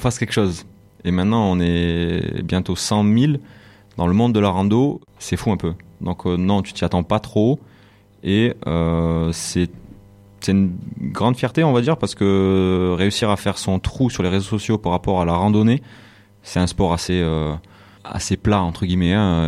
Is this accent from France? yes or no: yes; France; C'est pas parce qu'on est français, tu vois, et qu'on dit, ah, c'est mieux chez nous.